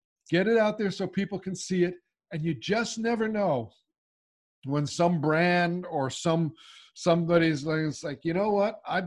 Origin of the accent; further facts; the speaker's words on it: New Jersey, United States; In fact, my first National Geographic story was a story about my home state of New Jersey.